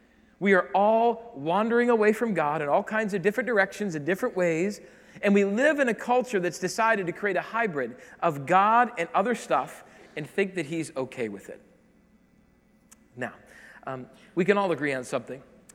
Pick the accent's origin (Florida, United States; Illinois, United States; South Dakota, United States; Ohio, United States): South Dakota, United States; I'm from South Dakota, like deep South Dakota.